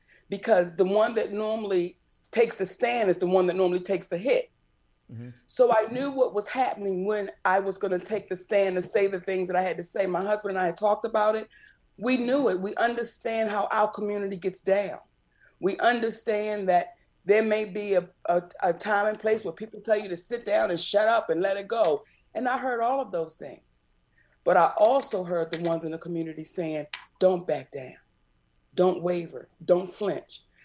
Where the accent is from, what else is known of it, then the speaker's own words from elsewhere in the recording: Baltimore, Maryland, United States; I'm from Baltimore, Maryland. And they say Upper Maryland like D.C., Baltimore.